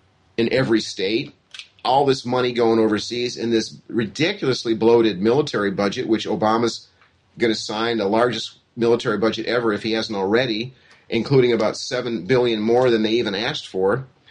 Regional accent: United States; I'm an American who actually knows world geography.

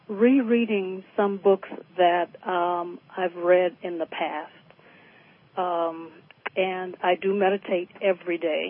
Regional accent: New Orleans, Louisiana, United States; I'm from New Orleans, so.

